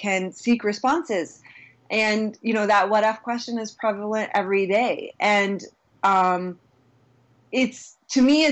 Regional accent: United States; I am a Muslim. I grew up in America when I feel like in the late 70s, early 80s, like no one was talking about Muslims.

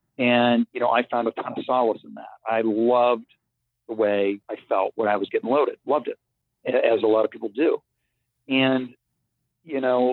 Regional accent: Ohio, United States; So an 8-year-old growing up in Ohio wanting to be an actor was not looked at well.

